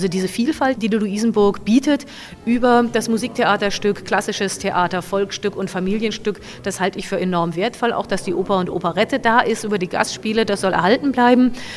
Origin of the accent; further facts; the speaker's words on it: Hesse, Germany; Ich komme hier jetzt selber aus dem Mittelgebirge, aus dem Hessischen